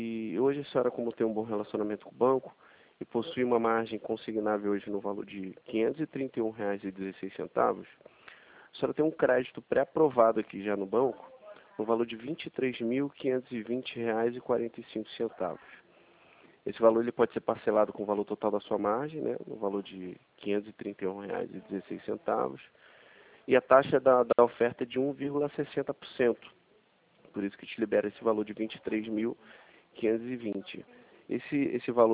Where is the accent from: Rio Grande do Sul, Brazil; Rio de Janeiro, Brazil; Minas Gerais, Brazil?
Rio de Janeiro, Brazil; Não, eu sou do Rio de Janeiro mesmo